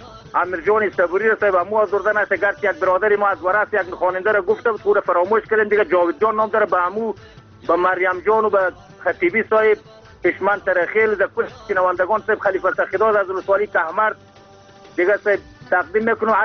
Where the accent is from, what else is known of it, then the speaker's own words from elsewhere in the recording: Afghanistan; ما از افغانستان هستیم